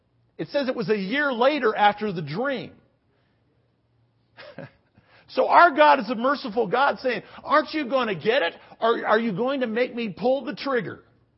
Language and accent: English; United States; Well, I'm an American.